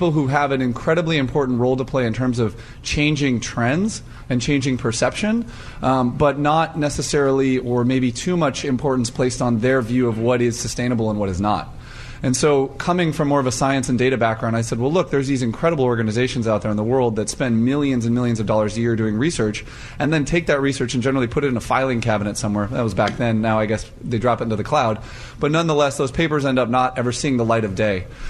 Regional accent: Los Angeles, California, United States; now in Oregon, United States; I grew up in Los Angeles. Sushi is my favorite food. And when I moved to Oregon

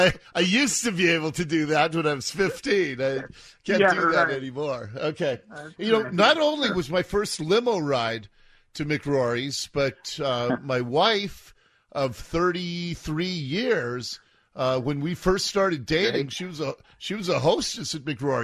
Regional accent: Seattle, Washington, United States; I grew up in Seattle, grew up in Ballard, spent a lot of time at Northgate.

